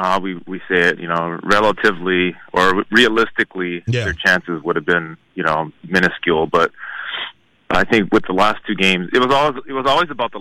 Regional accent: Hawaii, United States; And, you know, I'm from Hawaii, as many people might not know, but you do.

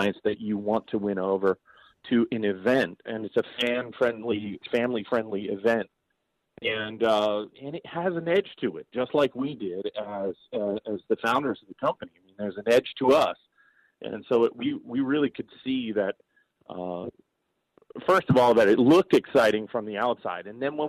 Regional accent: York, Pennsylvania, United States; I never expected to come back home. I never expected to be back in my hometown, but we've built United Fiber and Data and the Think Loud companies all here in our hometown.

